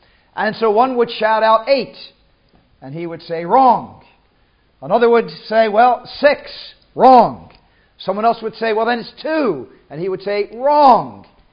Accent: Philadelphia, Pennsylvania, United States; I was born in the city of Philadelphia, in the state of Pennsylvania, in the USA, and if you need to know, back in 1944, and raised in the city and lived there for quite a number of years. Now I just live outside it.

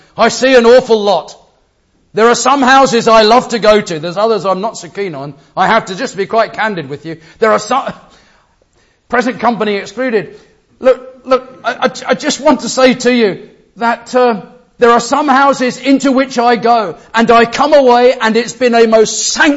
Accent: England, United Kingdom; Being English, that wasn't very often.

